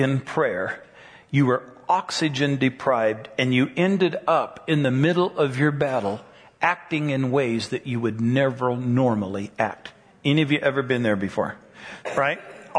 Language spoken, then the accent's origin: English; Colorado, United States; I said, I grew up in Colorado.